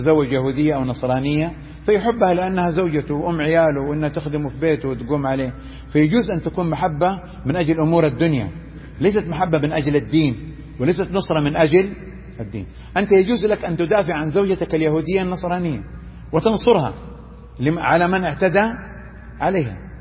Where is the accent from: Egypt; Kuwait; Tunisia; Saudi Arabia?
Saudi Arabia; هذه الجماعة سيطرت على التعليم عندنا في السعودية 60 سنة، يعني تربينا عليها صح؟